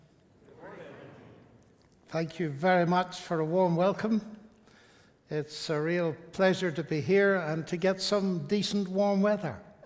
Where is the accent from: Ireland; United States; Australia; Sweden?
Ireland; I come from Ireland, and it's a country with not the best of reputations when it comes to Christianity.